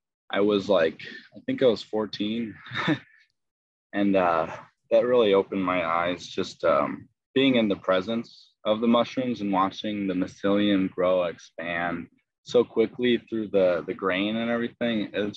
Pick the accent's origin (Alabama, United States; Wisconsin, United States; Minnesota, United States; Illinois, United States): Illinois, United States; Palatine; a nicer community than where I grew up in Palatine.